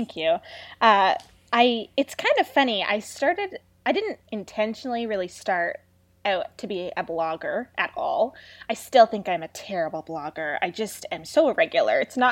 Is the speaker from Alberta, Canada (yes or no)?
no; Ontario, Canada; I'm Canadian, and I'm in Ontario, and it's actually freezing here still in May.